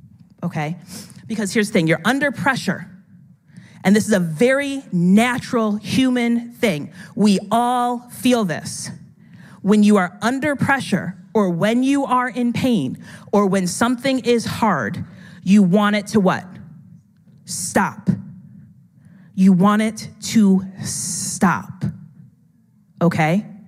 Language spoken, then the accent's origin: English; New York, United States; I grew up poor in New York, in the city, and my experience of roaches is that if you see one, there's 1,000, okay?